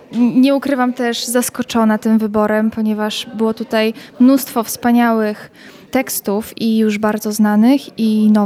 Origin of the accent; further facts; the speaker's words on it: Wasilków, Podlaskie Voivodeship, Poland; Ja w zasadzie pochodzę z Podlasia, z Wasilkowa. Tak, nie z Warszawy.